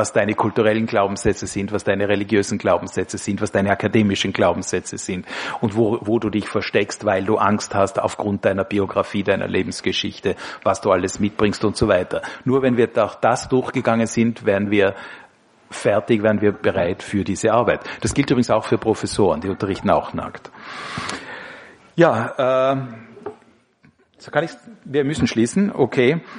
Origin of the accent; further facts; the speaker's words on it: Tyrol, Austria; Also zum Beispiel halt als Tiroler am Berg zu sitzen